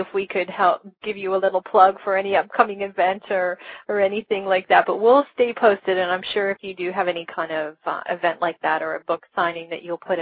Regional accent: Canada; I'm actually Canadian, so I'm a big fan of hockey

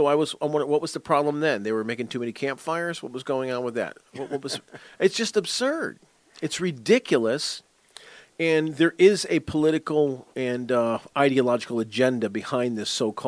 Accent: United States; As an outdoorsman, a hunter, fisherman, and as an American, I don't want the promotion of polluted waters and destroying the environment.

